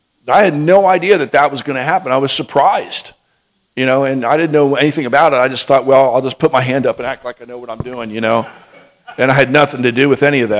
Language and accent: English; United States; I told her, I said, "I'm from the United States. I'm over here for competition, and I just want to tell you that."